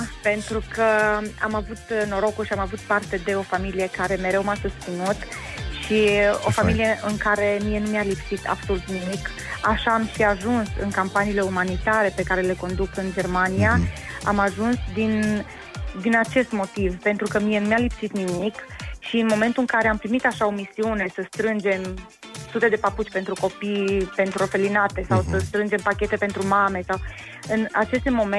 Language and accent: Romanian; Tălmăcel, Sibiu County, Romania; sunt o ardeleancă jet pe jet, de la tălmăcel și de mamă și de tată